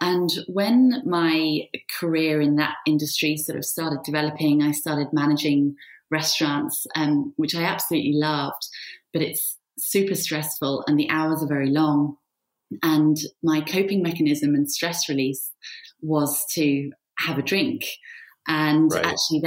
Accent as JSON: {"language": "English", "country": "Switzerland", "tie": "born or raised there", "also_born_or_lived": "United Kingdom", "moved": "yes"}